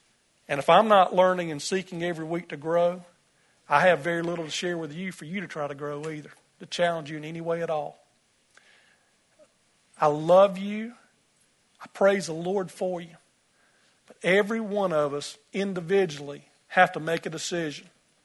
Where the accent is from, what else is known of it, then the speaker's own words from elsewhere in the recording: Bible Belt, United States; You see, too often growing up in the Bible Belt here, we know a lot about Jesus.